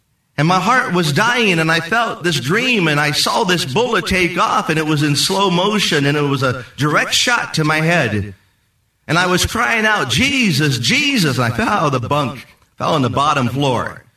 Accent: Anaheim, California, United States; born there; I was born once in December 1st, 1950, in Anaheim.

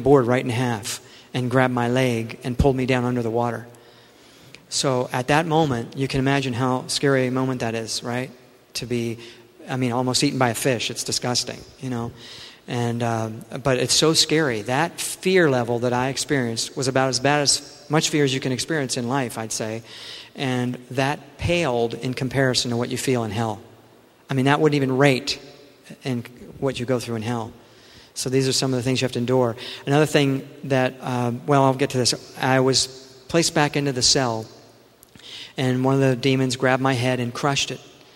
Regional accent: Florida, United States; I grew up in Florida, and when I was a teenager, I was 16, we were surfing off Cocoa Beach.

